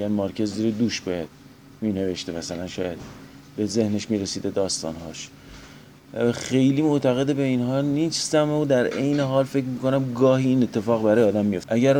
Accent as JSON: {"language": "Persian", "region": "Gilan", "country": "Iran", "tie": "born or raised there", "first_language": "Azerbaijani", "said": "من ترکی بلدم، گیلکی هم بلدم، خوب هم بلدم. ترکی زبان، ترکی آذری زبان مادریمه. توی گیلان بزرگ شدم و گیلکی رو از گیلانی ها بهتر بلدم."}